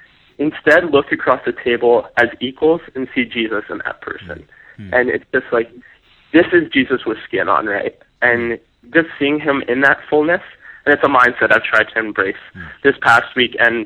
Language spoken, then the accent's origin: English; Arned, Manitoba, Canada; So I'm from a small farming village in southern Manitoba called Arned, so that places me in Manitoba there.